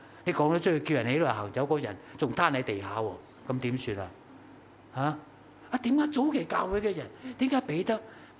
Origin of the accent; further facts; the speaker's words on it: Shanghai, China; Cantonese is a second language; 即係好似我哋上海人講廣東話嘅，梗有帶口音